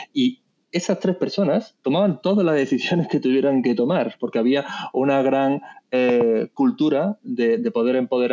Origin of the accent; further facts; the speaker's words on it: Seville, Andalusia, Spain; yo soy de Sevilla, estaba en Sevilla